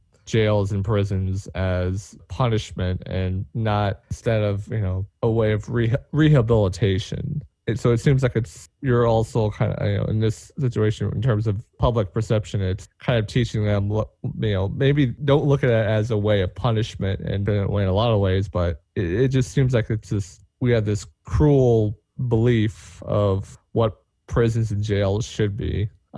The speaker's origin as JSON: {"language": "English", "town": "St. Louis", "region": "Missouri", "country": "United States", "said": "I'm from the St. Louis area. There was a riot at a prison in St. Louis, and it got a lot of news."}